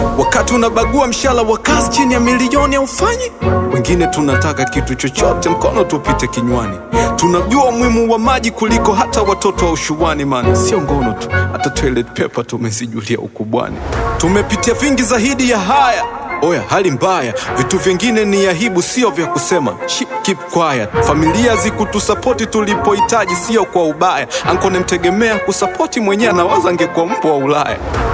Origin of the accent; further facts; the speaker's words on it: Temeke, Dar es Salaam, Tanzania; Natoka Temeke kule mbako muga mbo naruka na kukanyagana.